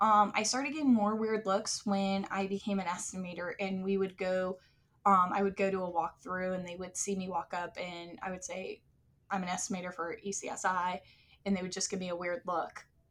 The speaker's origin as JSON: {"language": "English", "region": "Florida", "country": "United States", "tie": "born there", "said": "I was born here in Palm Beach County."}